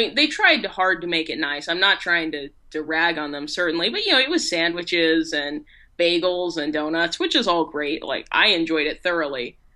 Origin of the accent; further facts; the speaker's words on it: Wisconsin, United States; I mean, the only thing is, and understand, I'm coming from Wisconsin, where our main food groups are beer, brats, and cheese.